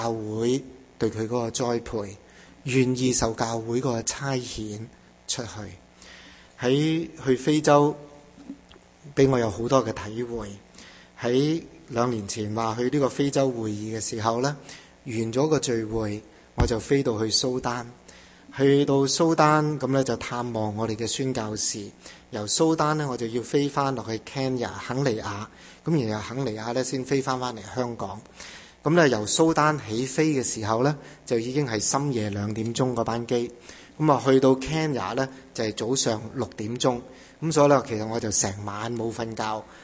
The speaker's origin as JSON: {"language": "Cantonese", "country": "Canada", "said": "我心里面就立刻讲，我唔系中国人，我系加拿大人"}